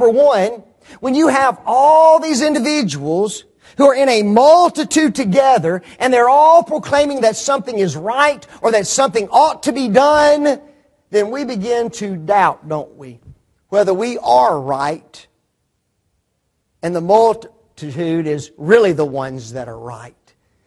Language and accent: English; Memphis, Tennessee, United States; I grew up in Memphis. And there's the Mississippi Bridge that's there.